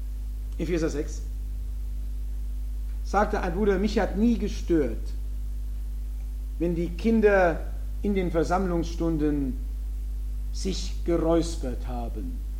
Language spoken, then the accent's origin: German; Philadelphia, Pennsylvania, United States; Auch bei uns in Philadelphia. Ich bin erst nach dem Alter, wo ich die Sonntagsschule verlassen hatte, war ich 14, sonntags morgens mitgegangen zum Brotbrechen.